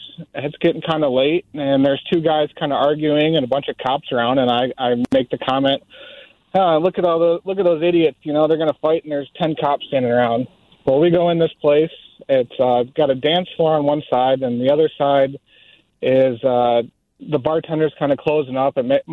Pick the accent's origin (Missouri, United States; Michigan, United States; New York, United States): Michigan, United States; it was Michigan State, and we're from Michigan. So we're like, well, we actually like this team.